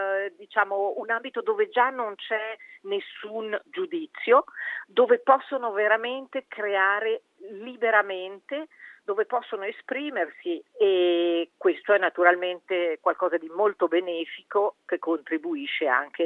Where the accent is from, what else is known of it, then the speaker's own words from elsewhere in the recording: Ticino, Switzerland; sono ticinese